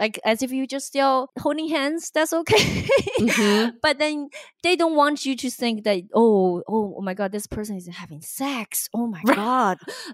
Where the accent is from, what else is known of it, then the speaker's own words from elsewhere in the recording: China; English is a second language; now in United States; when I grew up in China, I was totally tomboy